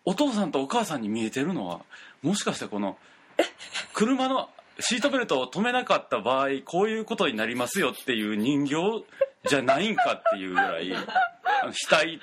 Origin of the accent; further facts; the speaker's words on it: Mie, Japan; 僕三重県出身なんですけど、三重テレビっていうローカルチャンネルがあって、